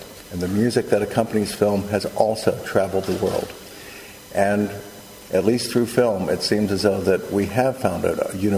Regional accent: United States; now in Bulgaria; even though I'm from America and I'm in Bulgaria, that we have this common bond of a universal language that needs no translation

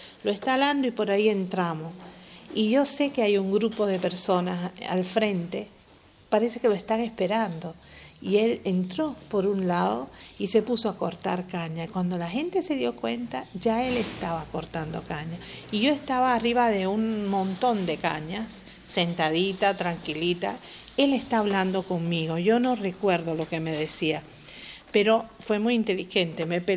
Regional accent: Cuba; Mi mamá es la responsable directa de eso, pero también mi pueblo, porque yo me eduqué en Cuba siempre.

